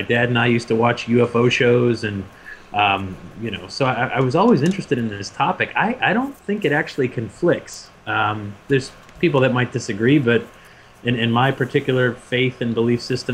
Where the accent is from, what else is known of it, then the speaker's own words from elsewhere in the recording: New England, United States; And I grew up in New England, and we've got our ghostly legends and stories around here